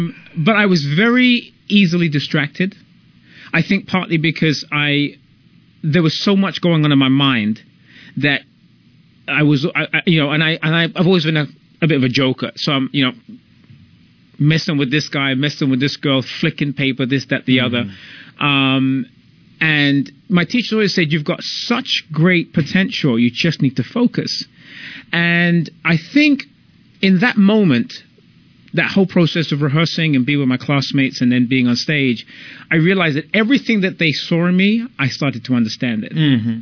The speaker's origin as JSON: {"language": "English", "region": "London", "country": "United Kingdom", "tie": "born or raised there", "also_born_or_lived": "New York", "said": "And even just in growing up in London, it's such a melting pot, as has been my experience living in New York as well, which I've done."}